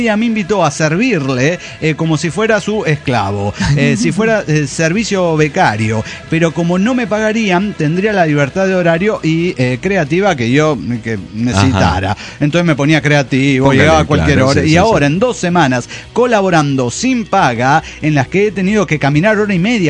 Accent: Mexico City, Mexico; de Ciudad de México.

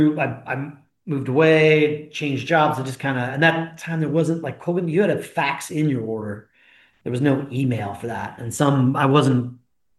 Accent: California, United States; It was just too cold and rainy for this California kid. I'm native Californian, born and raised.

